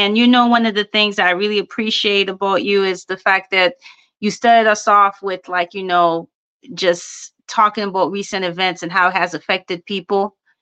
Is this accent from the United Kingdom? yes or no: no; Haiti; I was born in the States, but I grew up in a small island. And growing up on that island definitely shaped who I am.